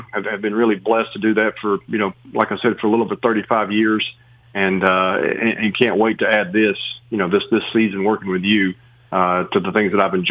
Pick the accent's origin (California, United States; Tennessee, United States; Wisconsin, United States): Tennessee, United States; Chattanooga; I'm a South Pittsburgh resident, so I'm from the Chattanooga area. Grew up there, began working at the Times Free Press.